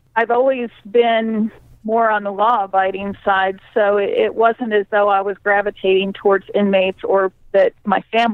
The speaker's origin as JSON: {"language": "English", "region": "Missouri", "country": "United States", "tie": "born or raised there", "said": "Yeah, I grew up in the Missouri Ozarks in Douglas County."}